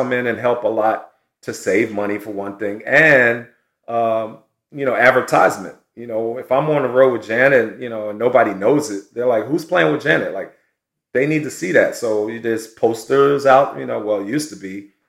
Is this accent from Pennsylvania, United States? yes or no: yes; Philadelphia, Pennsylvania, United States; we grew up in Philly. All of us grew up playing in Philly together.